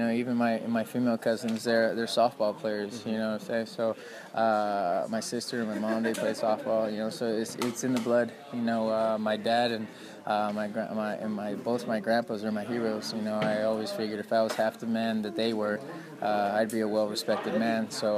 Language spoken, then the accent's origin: English; Brawley, California, United States; I'm a boy from Brawley.